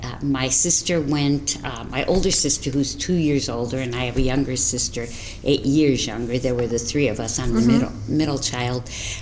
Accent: Detroit, Michigan, United States; I grew up on the southwest side of Detroit, around Livernois, Michigan, in a Polish enclave, and behind a Polish grocery store that belonged to my grandparents

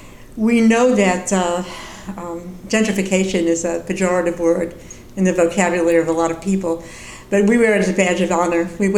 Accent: New York, United States; now in Detroit, United States; And he's from Texas, I'm from New York.

